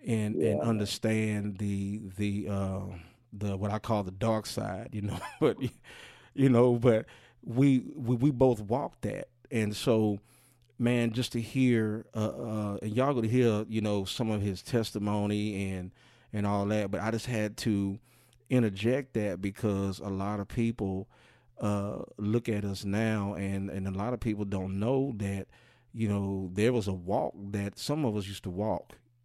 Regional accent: Savannah, Georgia, United States; all the way from my home state, Savannah, Georgia, y'all.

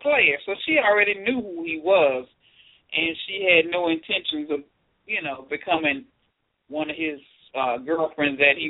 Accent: St. Petersburg, Florida, United States; I grew up in St. Petersburg, Florida, and a lot of Mango Cove is based on that city.

